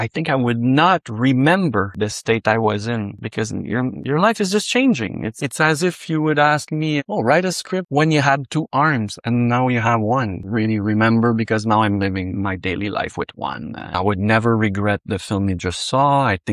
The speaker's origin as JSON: {"language": "English", "region": "Quebec", "country": "Canada", "said": "I come from Quebec is a place where everything is so well written all the time, and the rules are so strict, and you need to respect the budget."}